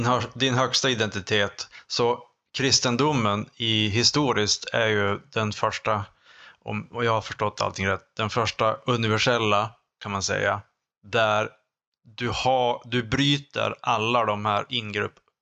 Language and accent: Swedish; Skellefteå, Västerbotten County, Sweden; min identitet är också Skelleftebo. Så att jag är inte en Umebo.